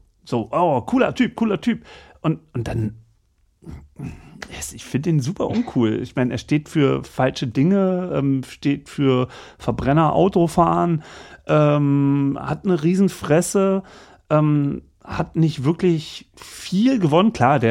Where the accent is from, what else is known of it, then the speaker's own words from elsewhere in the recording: Berlin, Germany; ich komme aus Berlin